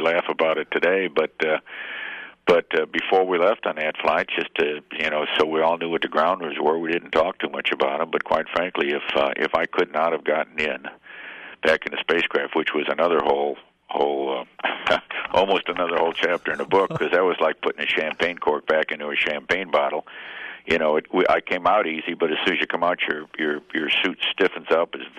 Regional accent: Illinois, United States; I know I grew up in Illinois, so Ohio is not much different.

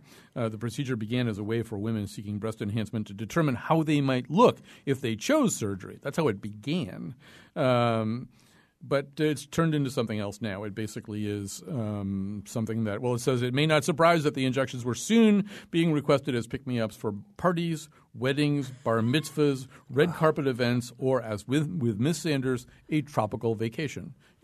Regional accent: Ireland; I'm Irish.

